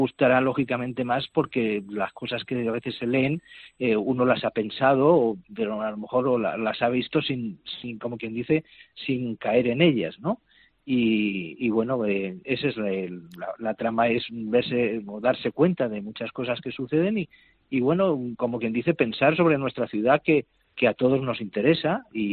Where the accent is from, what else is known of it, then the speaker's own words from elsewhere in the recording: Madrid, Community of Madrid, Spain; born there; now in Málaga, Spain; soy un ser urbano desde chiquitillo. Nací en Madrid, pero vamos, yo estoy atado a la ciudad de Málaga hace mucho tiempo ya.